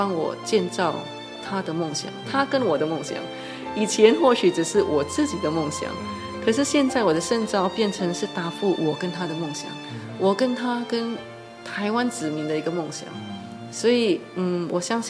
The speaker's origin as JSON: {"language": "Chinese", "country": "Singapore", "second_language": "Chinese", "lives_now": "Taiwan", "said": "因为我是新加坡人，然后来到台湾，我觉得语言是一个很大的问题，因为我的背景，我好像在学校学中文"}